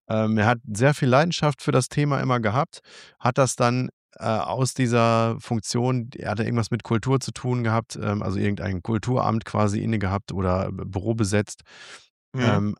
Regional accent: North Rhine-Westphalia, Germany; da wo ich herkomme, gibt es das niederrheinische Dehnungs-E.

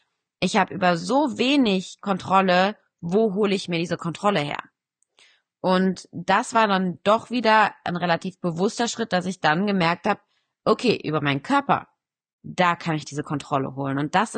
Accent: Cologne, North Rhine-Westphalia, Germany; now in Switzerland; Ich komme ursprünglich aus der Ecke von Köln, lebe jetzt aber bei Zürich

